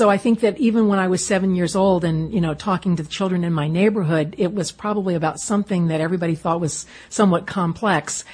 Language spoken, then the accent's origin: English; Iowa, United States; And every time I tell someone that I'm from Iowa, I think, I should be saying New York or California or something, because those areas seem to sort of match me a little bit better.